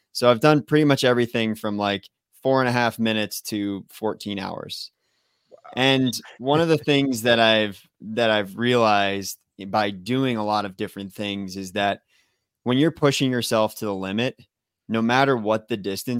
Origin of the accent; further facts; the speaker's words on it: New England, United States; I was skating at 4 years old growing up in New England.